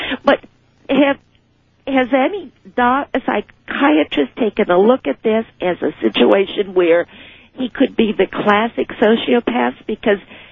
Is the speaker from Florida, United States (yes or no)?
yes; Gainesville, Florida, United States; Ken, by the way, I'm from Gainesville, Florida